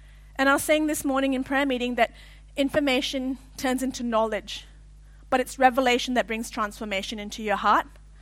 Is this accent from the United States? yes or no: no; Malaysia; I grew up in Malaysia, for those of you who don't know.